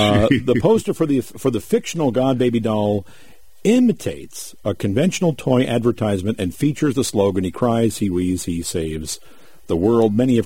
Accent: Midwest, United States; I'm sorry. I'm a Midwesterner.

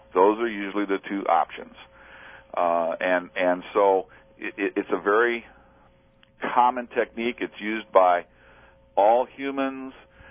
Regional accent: Cleveland, Ohio, United States; and I'm from Cleveland. I can't tell anybody that around here.

